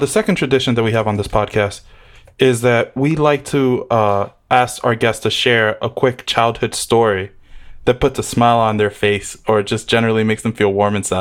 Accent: Bronx, New York, United States; I mean, I grew up in the Bronx, so we just got Ronald, and that was it.

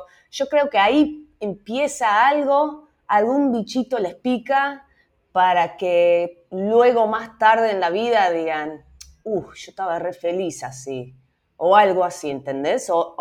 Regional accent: Netherlands; Spanish is a second language; moved away as an adult; also born or lived in Barcelona; Sí, nací en Holanda, viví ahí hasta los 23 más o menos, hace 14 años me fui. Fui a vivir en Barcelona, supuestamente un año para estudiar.

